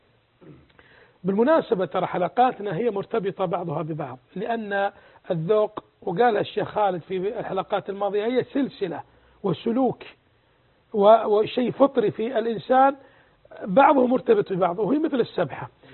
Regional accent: Qatar; أنا قطري ودخل على فيعتبر هو الزائر

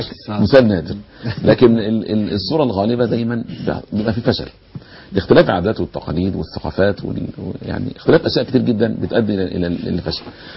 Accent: Egypt; مع ارتفاع تكاليف الزواج عندنا في مصر

